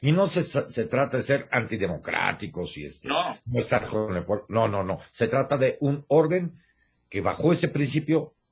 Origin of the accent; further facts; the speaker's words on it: Mexico; nosotros como mexicanos